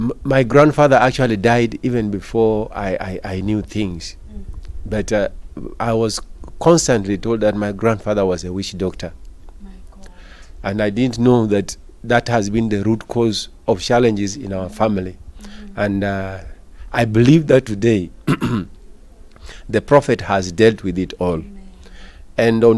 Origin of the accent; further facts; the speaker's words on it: Uganda; English is a second language; and I'm coming from Uganda.